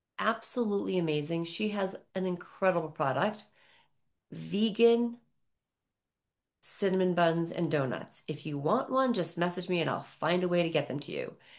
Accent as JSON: {"language": "English", "region": "East Coast", "country": "United States", "tie": "born or raised there", "moved": "as an adult", "lives_now": "Reno, United States", "said": "I am an East Coast girl. I grew up on the East Coast. I never lived past the Mississippi."}